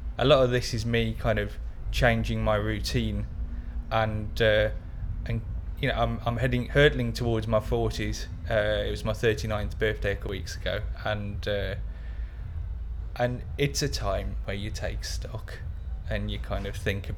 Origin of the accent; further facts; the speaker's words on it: Dudley, West Midlands, United Kingdom; now in North East England, United Kingdom; I'm 39 years old, and I come from the North East, but originally I come from a place called Dudley in the West Midlands.